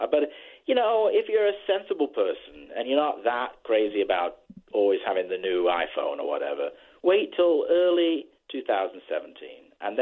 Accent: England, United Kingdom; I grew up in England, and when I was a kid, I remember opening the paper

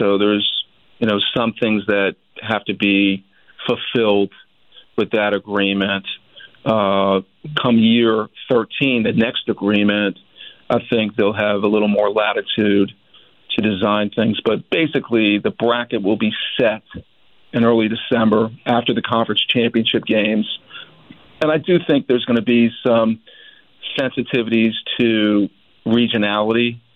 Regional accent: Miami, Florida, United States; when I grew up in Miami and I went to the University of Florida

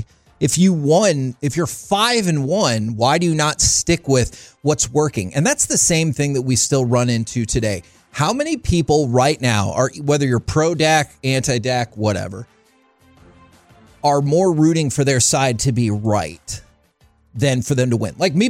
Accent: Texas, United States; We were all born and raised in the Metroplex.

